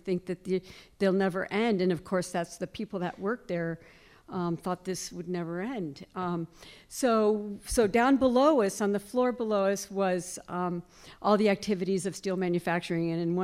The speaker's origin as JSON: {"language": "English", "town": "Detroit", "region": "Michigan", "country": "United States", "tie": "born or raised there", "said": "The first one was I grew up in Detroit, which as you all know is the center of automobile manufacturing."}